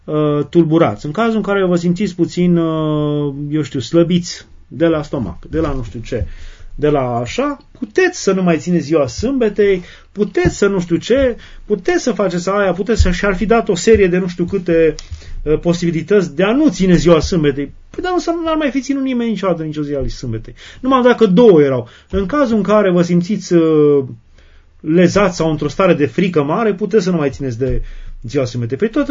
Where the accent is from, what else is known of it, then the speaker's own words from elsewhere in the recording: Maramureș County, Romania; eu sunt din Maramureș și Maramureș e zona cea mai curată românească și acolo am trăit o copilărie unică